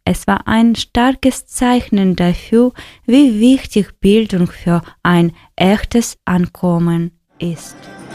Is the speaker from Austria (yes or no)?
no; Ukraine; German is a second language; moved away as an adult; now in Germany; komme aus der Ukraine und lebe seit 3 Jahren in Deutschland. Ich lerne intensiv Deutsch